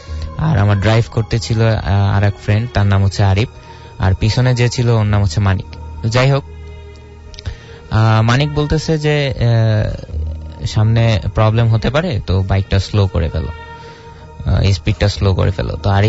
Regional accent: Lalmonirhat, Rangpur Division, Bangladesh; now in Dhaka, Bangladesh; আমি এসেছি ফার্মগেট থেকে, আমার দেশের বাড়ি হচ্ছে লালমনিরহাট ডিস্ট্রিক্টে।

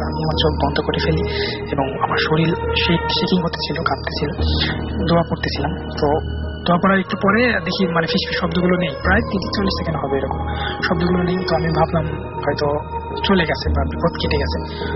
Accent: Manikganj, Dhaka Division, Bangladesh; আমার দেশের বাড়ি হচ্ছে মানিকগঞ্জ, মানিকগঞ্জ জেলার সদর থানার কেওজানি নামক একটি গ্রামে।

